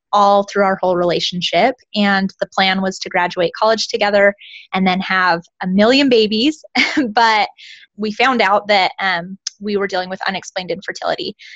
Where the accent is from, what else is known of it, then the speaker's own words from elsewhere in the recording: Utah, United States; I live here in Utah. I was born and raised in Utah, and I met my husband in college.